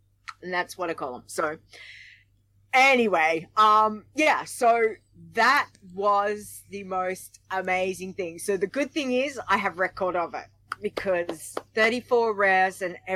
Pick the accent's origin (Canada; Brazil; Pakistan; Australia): Australia; But again, because of I'm an Aussie playing on a US server.